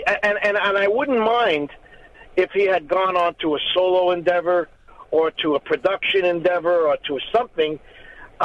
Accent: New York, United States; growing up in New York, or near New York, with the radio station that came that far, was a big boon for me.

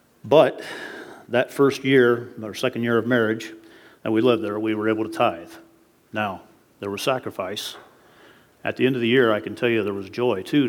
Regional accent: New Knoxville, Ohio, United States; I grew up in New Knoxville. I worshiped at what is now First Church.

